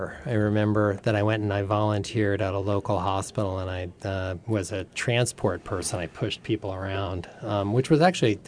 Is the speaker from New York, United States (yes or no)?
no; Los Angeles, California, United States; yeah, I grew up in L.A.